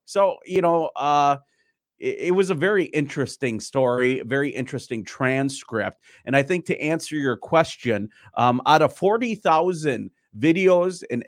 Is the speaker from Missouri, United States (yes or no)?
no; Milwaukee, Wisconsin, United States; I was there with an hour of Jacob Blake being shot because I'm from Milwaukee, Wisconsin.